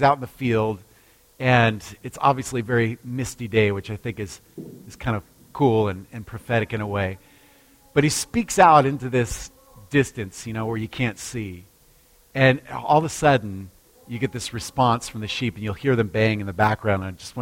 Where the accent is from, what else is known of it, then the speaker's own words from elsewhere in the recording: Alaska, United States; I remember growing up in Alaska, and in our neighborhood, there were a lot of different families